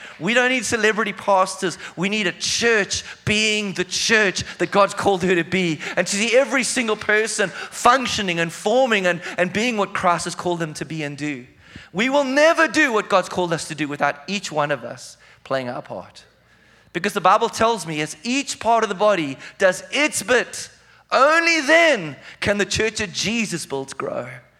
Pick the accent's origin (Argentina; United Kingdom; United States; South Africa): South Africa; moved away as an adult; if you're a visitor. I hail from South Africa, the southern tip of Africa. We've been here now for just over a year.